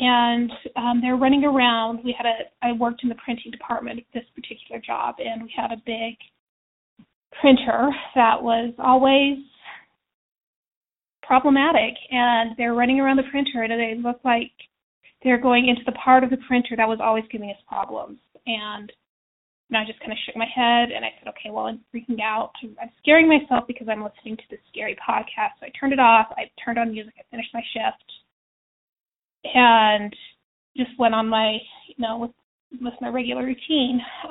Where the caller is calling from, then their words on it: Utah, United States; I'm calling from Utah.